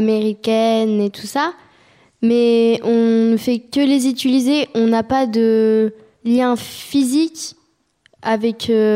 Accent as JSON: {"language": "French", "country": "France", "said": "je suis française et que j'estime que la France, c'est mon pays."}